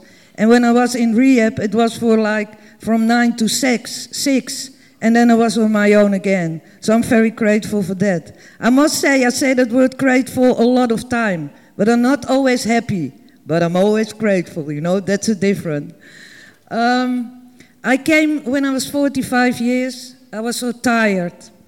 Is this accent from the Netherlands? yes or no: yes; Amsterdam, North Holland, Netherlands; English is a second language; I come from Amsterdam.